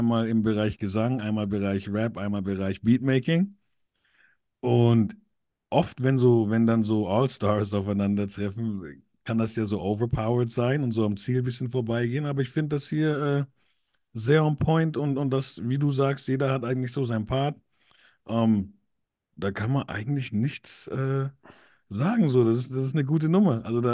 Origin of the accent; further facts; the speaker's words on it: Germany; born there; Leute, wer 1982 geboren ist in Deutschland und … weiß, wie es ist, wenn der Name verhunzt wird.